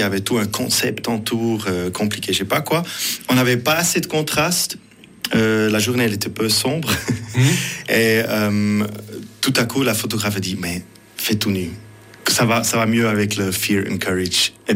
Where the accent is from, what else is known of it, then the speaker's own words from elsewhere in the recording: Switzerland; first language Swiss German; French is a second language; en Schweizerdeutsch, en Suisse-Allemand, parce que, à la base, je trouve un peu, c'est une langue un peu bizarre, même si c'est ma langue maternelle.